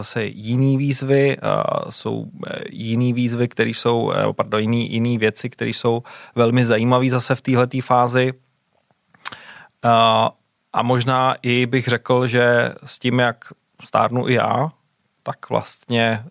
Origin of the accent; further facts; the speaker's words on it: Prague, Czechia; Tak do Prahy jsem se dostal díky rodičům, já jsem rozený Pražák.